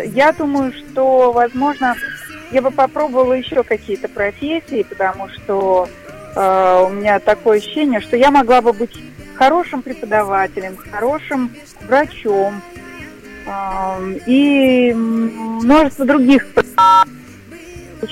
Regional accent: Siberia, Russia; Я очень люблю Иркутск, люблю Сибирь, люблю Байкал, потому что я сама сибирячка, и для меня возвращаться в эти края — это всегда как съездить домой к себе в гости.

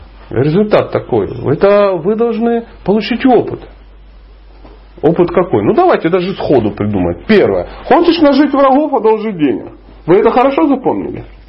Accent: Dnipro, Dnipropetrovsk Oblast, Ukraine; born there; А я родился в Днепропетровске. тоже очень удивительное место.

